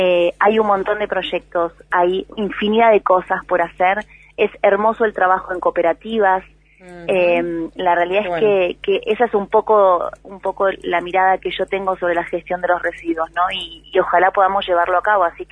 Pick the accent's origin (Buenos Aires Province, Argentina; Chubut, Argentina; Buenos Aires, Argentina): Chubut, Argentina; Esquel; Nací y me crié en Esquel, y sí, bueno, eso genera un amor distinto, ¿no?